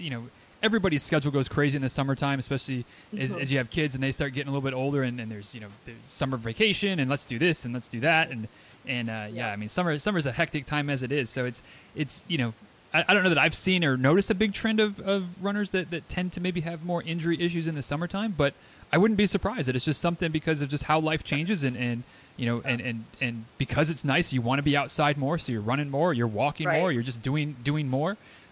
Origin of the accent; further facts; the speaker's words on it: Michigan, United States; And you know, as a native upper Midwesterner, I'm from Northern Michigan originally.